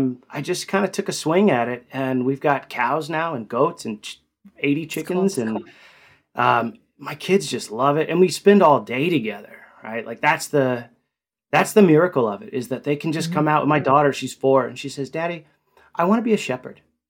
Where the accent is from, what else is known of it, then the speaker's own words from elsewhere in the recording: Fort Worth, Texas, United States; Which is my, it's in my home state, Texas.